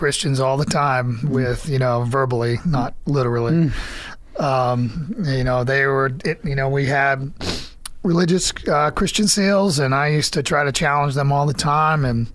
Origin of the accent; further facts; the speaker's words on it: Boston, Massachusetts, United States; I was raised secular in the Northeast in Boston, where evolution is taught as fact, and anybody who thinks otherwise is crazy.